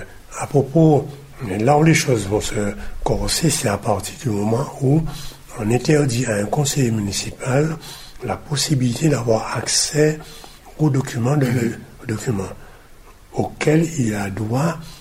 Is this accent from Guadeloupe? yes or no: yes; Guadeloupe; En tant que Guadeloupéen, me sentant vraiment Guadeloupéen